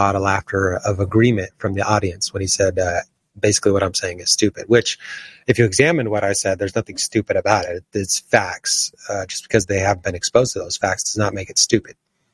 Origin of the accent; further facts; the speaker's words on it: Italy; I never got up in public and said we need to celebrate Italy when I'm from Italy.